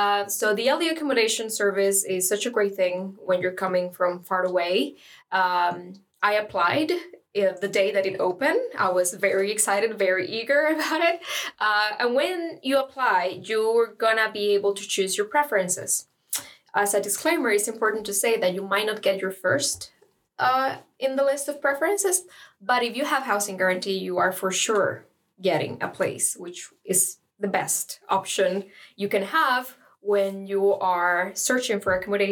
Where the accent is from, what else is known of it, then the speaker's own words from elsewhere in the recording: Costa Rica; I come from Costa Rica and I'm studying the Mathematics Bachelor Program.